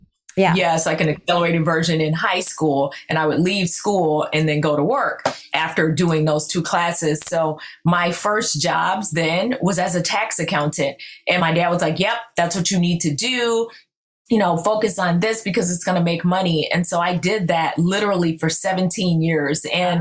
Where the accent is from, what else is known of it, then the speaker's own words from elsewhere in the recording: Florida, United States; I'm born and raised in Florida